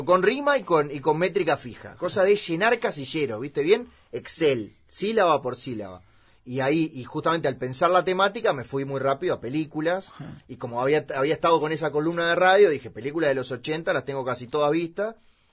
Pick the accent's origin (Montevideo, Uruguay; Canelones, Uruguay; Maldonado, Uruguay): Montevideo, Uruguay; Yo soy de Punta Carretas, es muy cerca.